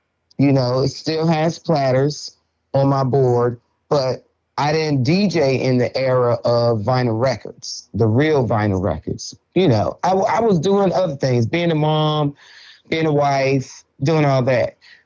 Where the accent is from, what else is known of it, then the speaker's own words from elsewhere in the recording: Bronx, New York, United States; now in Virginia, United States; I am representing the state of Virginia, because that's where I reside now. But I'm originally from Bronx, New York.